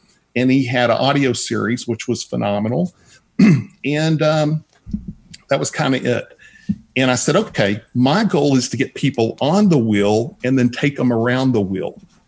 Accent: Texas, United States; accent: Texas; Yeah, I'm from Texas.

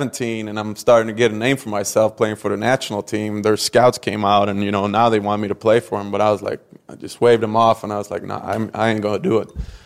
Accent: Kinna, Västra Götaland, Sweden; That's my hometown.

